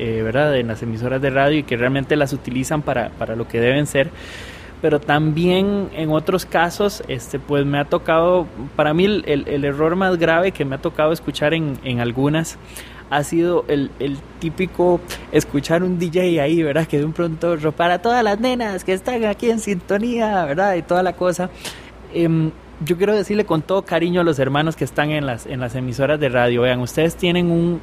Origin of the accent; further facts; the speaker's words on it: Costa Rica; hay que darnos por el pecho como ticos